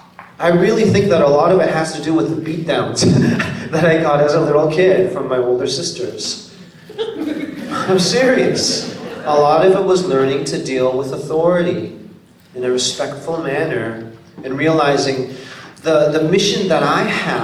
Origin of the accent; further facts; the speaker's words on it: Canada; I grew up in Canada, so I'm a Korean Canadian.